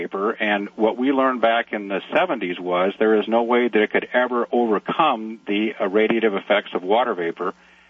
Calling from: Portland, Oregon, United States; Portland, Oregon, the station KEX.

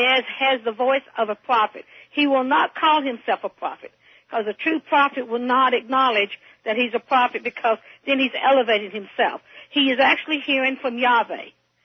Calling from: South Carolina, United States; I'm calling from South Carolina.

